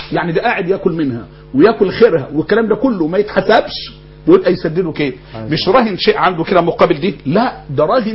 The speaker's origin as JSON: {"language": "Arabic", "country": "Egypt", "said": "شوف اشتغل بالربا اللي بيسمى الحريقة عندنا في مصر"}